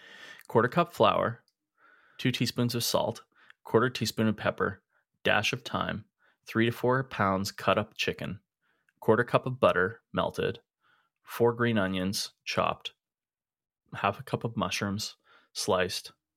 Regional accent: Edmonton, Alberta, Canada; We're two chefs from Edmonton, Alberta, Canada.

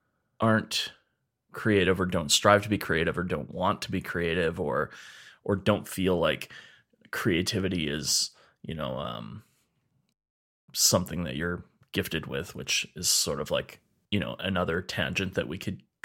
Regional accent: Edmonton, Alberta, Canada; We're two chefs from Edmonton, Alberta, Canada.

